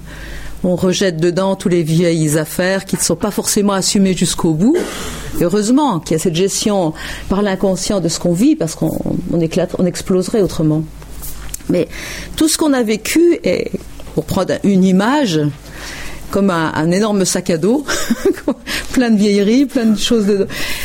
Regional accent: Lisieux, Normandy, France; moi, je viens de Lisieux

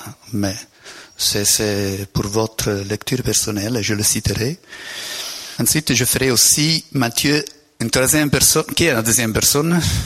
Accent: Italy; Puisque moi, je suis italien et nous sommes un poète. On n'est pas des Suisses.

